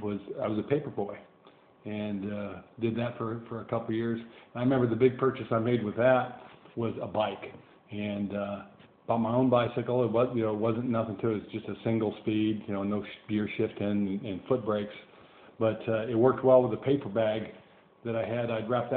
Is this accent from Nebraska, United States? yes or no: yes; Lincoln, Nebraska, United States; we grew up in Havelock. It was its own little town, but it was part of Lincoln.